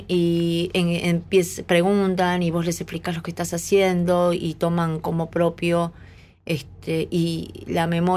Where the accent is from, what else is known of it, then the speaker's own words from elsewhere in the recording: Hurlingham, Buenos Aires Province, Argentina; Yo soy de Hurlingham.